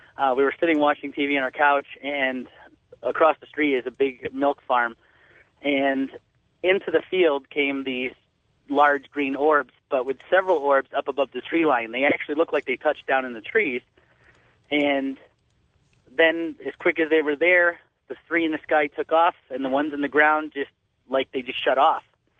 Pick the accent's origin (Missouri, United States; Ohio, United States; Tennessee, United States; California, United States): Ohio, United States; I'm from Ohio.